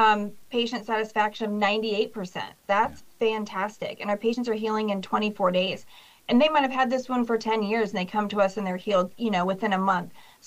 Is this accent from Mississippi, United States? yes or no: no; Media, Illinois, United States; now in Burlington, United States; So I grew up in Media, went to Southern High School when that existed. So so this is where I'm born and raised. I do live in Burlington, Iowa